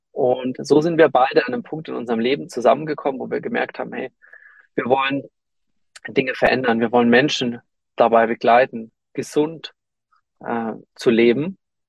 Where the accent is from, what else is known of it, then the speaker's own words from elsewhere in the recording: Munich, Bavaria, Germany; wir kommen aus München